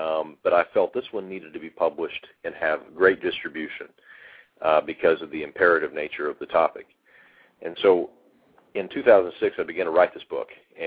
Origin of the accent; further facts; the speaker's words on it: Tulsa, Oklahoma, United States; I was in Denver giving a speech, and I got back from the speech back to my hometown, and I had about 8 missed calls on my phone from the airline trip. It's not a very long trip from Denver to Tulsa, so I was concerned.